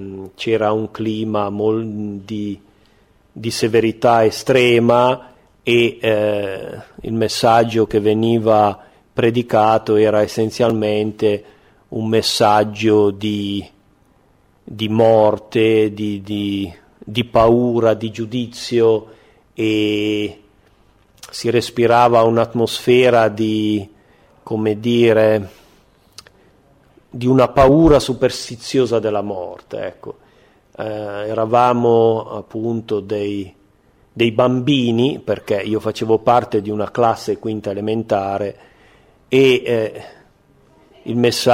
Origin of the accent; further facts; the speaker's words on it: Cairo Montenotte, Liguria, Italy; born there; now in Melazzo, Italy; Io sono, diciamo, originario come nascita di Cairo Montenotte, in provincia di Savona, però risiedo in questo paese di Melazzo perché è il paese di provenienza dei miei genitori. Mio padre e mia madre erano proprio di questo paese.